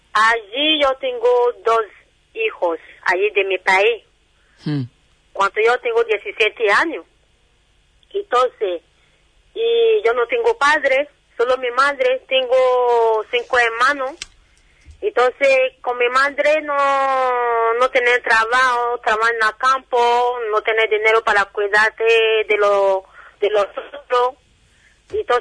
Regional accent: Nigeria; Spanish is a second language; now in Spain; Ah, yo soy nigeriana.

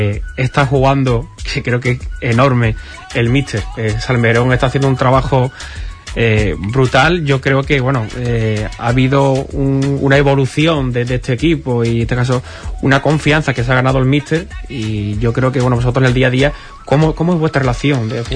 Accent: Andalusia, Spain; somos andaluces

